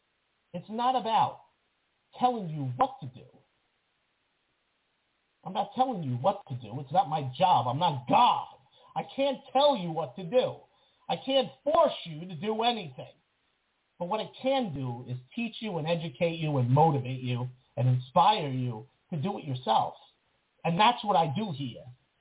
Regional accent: New York, United States; I'm a New Yorker. Can't help it.

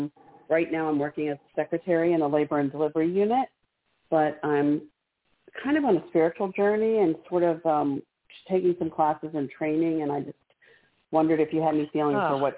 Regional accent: Maryland, United States; I'm from Maryland.

